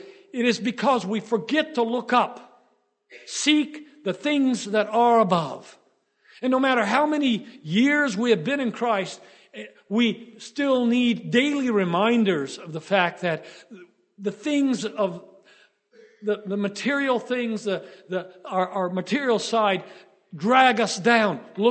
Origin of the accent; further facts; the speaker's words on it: Florence, Tuscany, Italy; if I could go downtown in the city where I grew up in Florence